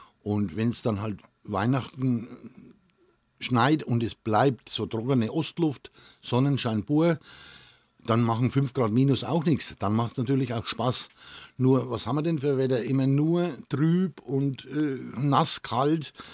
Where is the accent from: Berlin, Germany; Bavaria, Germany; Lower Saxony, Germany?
Bavaria, Germany; Kolitzheim; born there; Im Ortsteil Kolitz, also in Kolitzheim, wo ich auch mein Geburtsort ist.